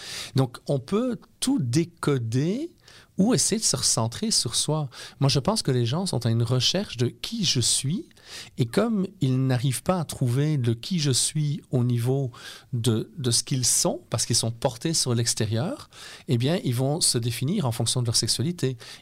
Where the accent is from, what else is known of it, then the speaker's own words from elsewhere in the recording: Liège, Wallonia, Belgium; now in Canada; je suis néo-québécois, mais je suis quoi? Quelque part? Je suis belge, je suis originaire de Liège